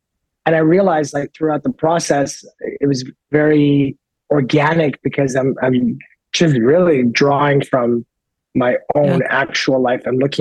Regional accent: Canada; also born or lived in United States; I'm 100% blood Persian, but I grew up in Canada and in America, right? So like culturally, I'm mixed

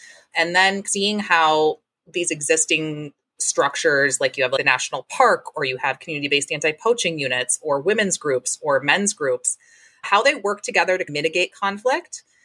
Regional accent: Milwaukee, Wisconsin, United States; Like I said, born and raised in Milwaukee, middle of the city. I grew up across the street from a major city hospital

